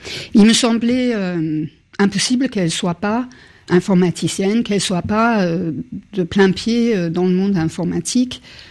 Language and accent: French; Denmark; now in France; depuis que je suis arrivée en France. Il y a 25-30 ans, je venais du Danemark